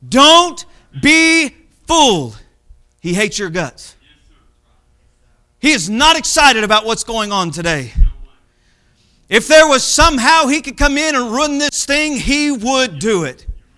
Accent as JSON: {"language": "English", "region": "Arkansas", "country": "United States", "said": "But I am from Arkansas, and I may have an accent, and we may do things different down there."}